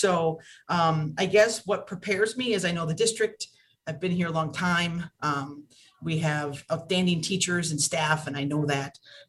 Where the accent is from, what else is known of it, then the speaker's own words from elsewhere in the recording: Kenosha, Wisconsin, United States; born and raised in Kenosha, gone through the school district in Kenosha